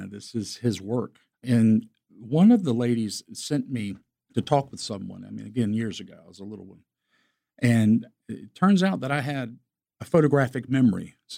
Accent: Columbia, South Carolina, United States; Well, I was born and raised here in Columbia. In fact, in St. Andrews. I grew up in the Broad River Road, St. Andrews Road area. So I know this area like the back of my hand.

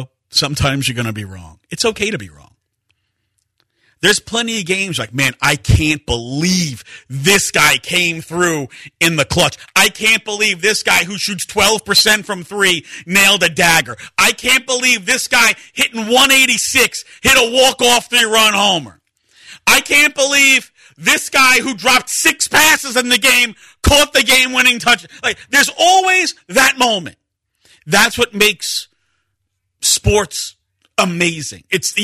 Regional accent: New York, United States; I'm loud because I'm from New York. This is how we are in New York.

